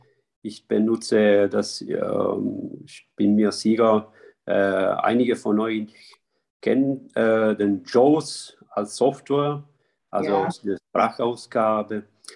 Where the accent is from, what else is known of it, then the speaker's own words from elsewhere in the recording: Sicily, Italy; German is a second language; moved away as an adult; now in Germany; Ich bin in Italien geboren, in Sizilien, das ist Süditalien. Und seit 23 Jahren wohne ich in Baden-Württemberg.